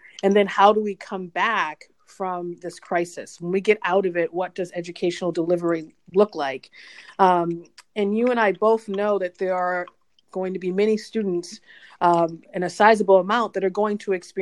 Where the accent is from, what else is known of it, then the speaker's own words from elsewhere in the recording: Boston, Massachusetts, United States; I was born and raised in Boston, and I'm a product of Boston Public Schools. I went to five of them.